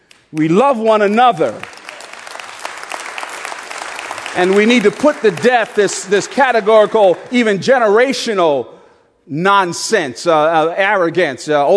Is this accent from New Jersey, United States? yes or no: yes; Newark, New Jersey, United States; I grew up in Newark, New Jersey, and back in the 50s and early 60s, believe it or not, it was a integrated working class neighborhood.